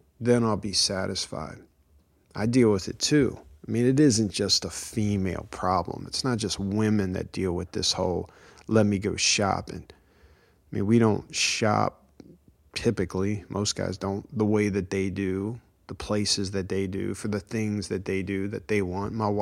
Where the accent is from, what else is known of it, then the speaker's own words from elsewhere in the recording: United States; I'm very privileged in many ways because I'm American. I live in America.